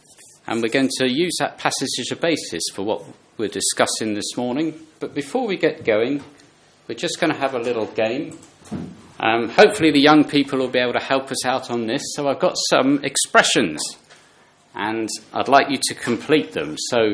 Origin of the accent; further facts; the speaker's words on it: Bristol, South West England, United Kingdom; married to Pauline. We're from North Bristol. We go to Good News Church. It's up on Staple Hill.